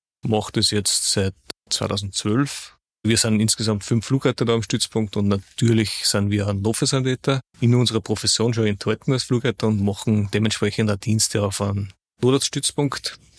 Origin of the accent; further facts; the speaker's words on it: Kirchschlag, Austria; Der war Ortsstellenleiter da in Kirchschlag in meinem Heimatort.